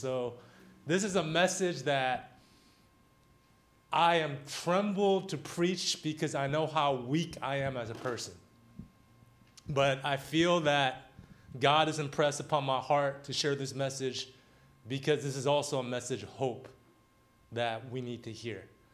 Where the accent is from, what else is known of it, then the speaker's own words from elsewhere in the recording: Portland, Oregon, United States; I grew up in Portland, Oregon, and I was like one of the few minorities, you know, Asian, Hispanic, African American, one of the few minorities in my class.